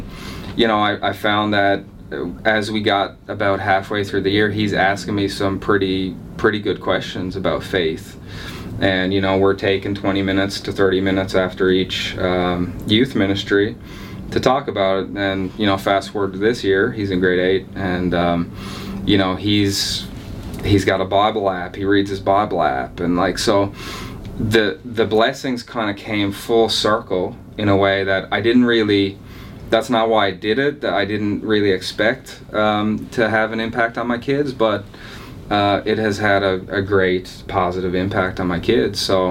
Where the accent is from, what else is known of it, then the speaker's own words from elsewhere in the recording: Newfoundland and Labrador, Canada; I grew up in Newfoundland